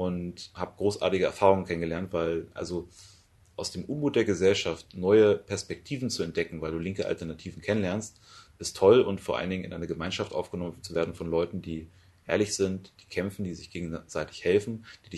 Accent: Schleswig-Holstein, Germany; born there; moved away as an adult; now in Lower Saxony, Germany; ich bin 34 Jahre alt, ich bin gebürtiger Schleswig-Holsteiner, bin hier Wahlniedersachse für mein Studium hergezogen.

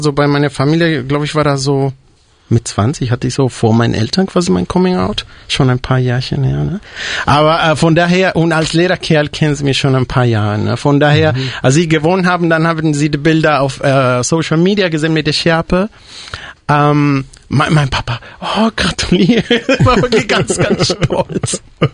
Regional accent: Hamburg, Germany; Wir sind aus Hamburg

